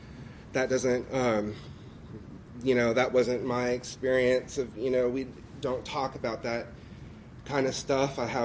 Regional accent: Pensacola, Florida, United States; I'm an addict. I'm from Pensacola.

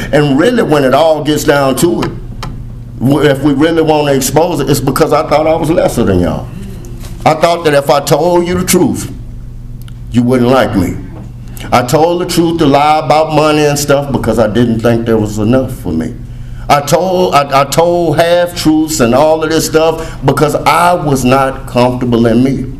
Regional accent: Huntsville, United States; I was born and raised in Huntsville. Like I said, I was born in the projects.

